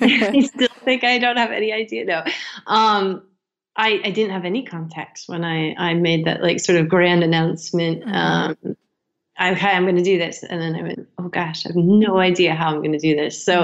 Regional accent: United States; And then for me as an American, and then I thought, I can't afford this.

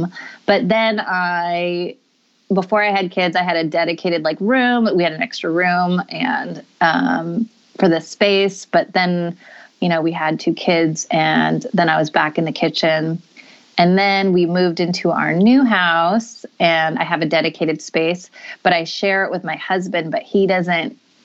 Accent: Portland, Oregon, United States; Well, I'm born and raised in Portland, Oregon, aka Portlandia.

